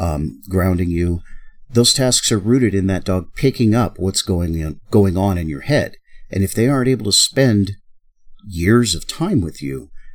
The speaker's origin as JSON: {"language": "English", "region": "Alaska", "country": "United States", "tie": "born or raised there", "said": "And I grew up in Alaska. I grew up mushing huskies and malamutes, which is where I got my experience with the animals."}